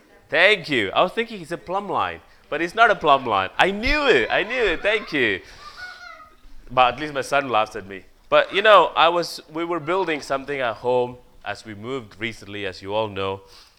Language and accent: English; India; You know, growing up in India, you have all sort of religion.